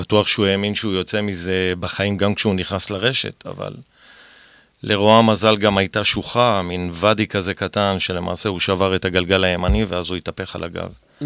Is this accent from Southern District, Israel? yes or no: no; Tel Aviv, Tel Aviv District, Israel; born there; נולדתי בקריית שלום, אז מעבר לכביש זה בית ספר הולץ, שעד היום אני בקשר עם הבית ספר הזה.